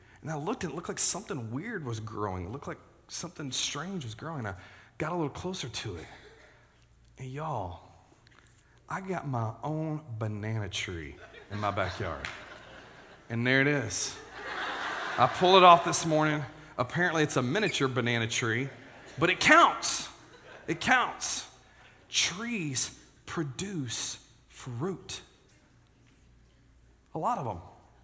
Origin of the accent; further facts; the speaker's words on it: Texas, United States; I grew up in Texas, North Texas, and I will tell you, I went back home for the first time in years this past May.